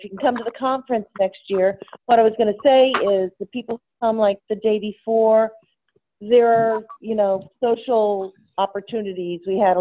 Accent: The Villages, Florida, United States; The Villages.

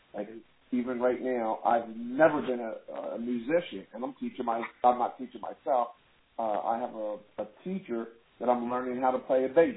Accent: New Jersey, United States; I'm from New Jersey.

